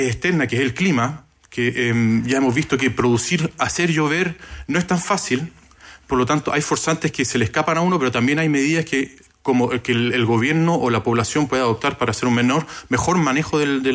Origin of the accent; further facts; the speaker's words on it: Santiago, Santiago Metropolitan Region, Chile; como capitalinos, como santiaguinos, no hemos vivido muy directamente